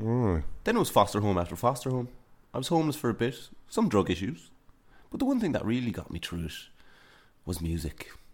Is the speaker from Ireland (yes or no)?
yes; Longford, Leinster, Ireland; Longford.